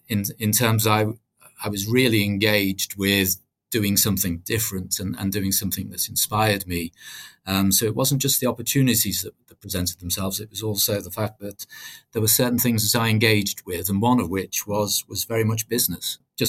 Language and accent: English; Wallasey, North West England, United Kingdom; I grew up in Wallasey, which is in the Merseyside area of the UK.